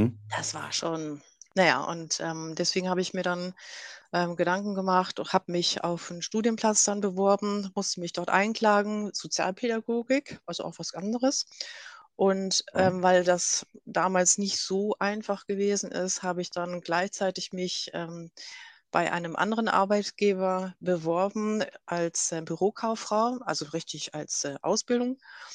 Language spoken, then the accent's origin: German; Bremen, Germany; In Bremen gab es, also ich bin Bremerin